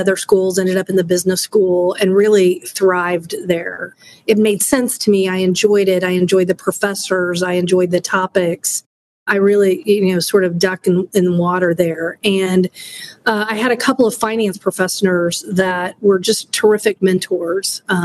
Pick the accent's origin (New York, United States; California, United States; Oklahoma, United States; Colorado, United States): Oklahoma, United States; Norman; also born or lived in Texas; I was born in Texas. I grew up in Norman, Oklahoma, which is where the University of Oklahoma is.